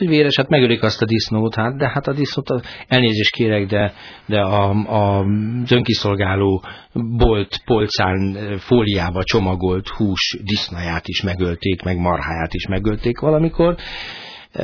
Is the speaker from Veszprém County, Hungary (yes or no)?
yes; Márkó, Veszprém County, Hungary; én Márkorról származom, tehát sváb ivadék vagyok